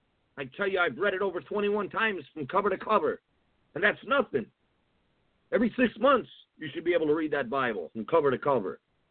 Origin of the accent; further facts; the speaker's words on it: New England, United States; now in California, United States; The first earthquake, I came from New England, and the first earthquake I was in, I was sitting on the couch